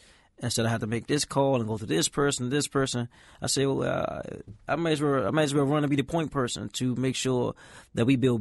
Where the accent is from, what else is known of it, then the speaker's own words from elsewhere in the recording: Washington, District of Columbia, United States; So part of my view in growing up in Southeast Washington, D.C., is a breakdown between the community and the Metropolitan Police Department.